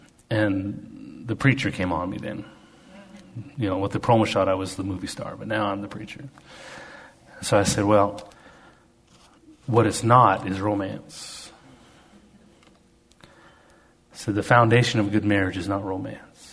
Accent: Canada; I'm Canadian, mountain guy.

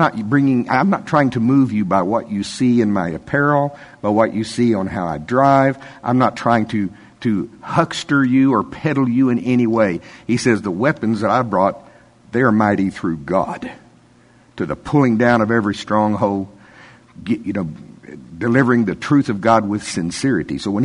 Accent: United States; I'm from Pottawatomie County.

